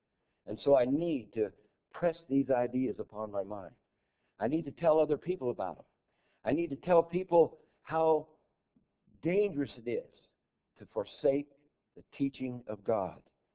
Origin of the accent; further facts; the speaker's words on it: United States; I'm an American and I know how to fly the flag.